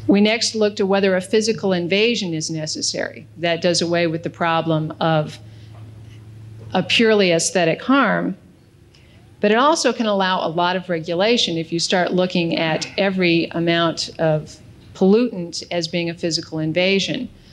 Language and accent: English; Denver, Colorado, United States; I'm from Denver. I'm a Broncos fan.